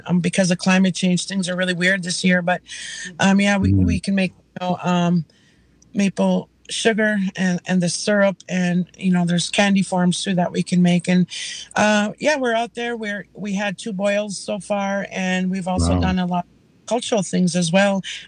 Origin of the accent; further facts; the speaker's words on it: Leech Lake, Minnesota, United States; from Leech Lake.